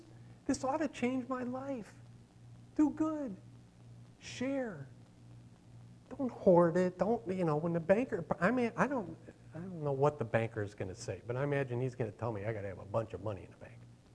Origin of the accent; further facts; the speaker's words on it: Chicago, Illinois, United States; Even if I was, and I'm from Chicago, and he's still probably not thinking about my soul.